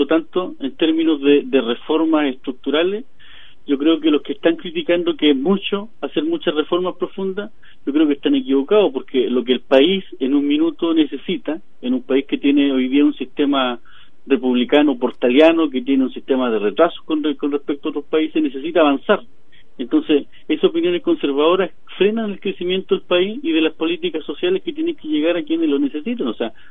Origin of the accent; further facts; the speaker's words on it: Purén, Araucanía, Chile; yo tengo 34 años y soy de la Araucanía, soy de Purén y pertenezco al pueblo mapuche.